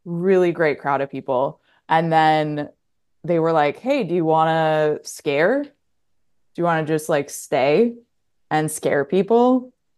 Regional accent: Illinois, United States; So I'm originally from Illinois.

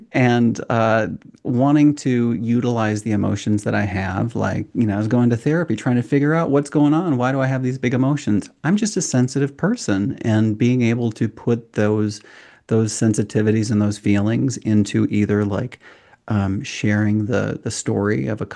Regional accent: Watertown, Minnesota, United States; born or raised there

